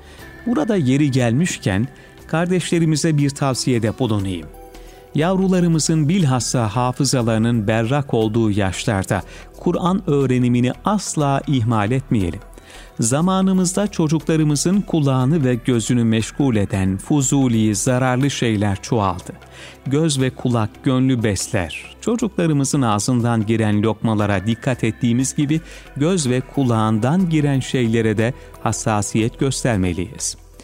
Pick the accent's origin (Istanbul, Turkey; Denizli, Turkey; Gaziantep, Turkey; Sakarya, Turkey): Denizli, Turkey; Yatağan; born there; Efendim, 1946 Denizli Yatağan doğumluyum. Babam rahmetli leblebicilik yapardı.